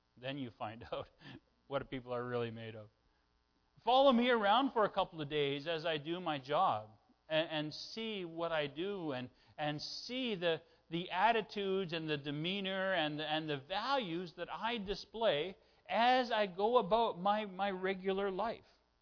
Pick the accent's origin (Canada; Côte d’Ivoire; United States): Canada; Brampton, Ontario; born there; you would discover, did you know this, that I was born in Brampton, Ontario?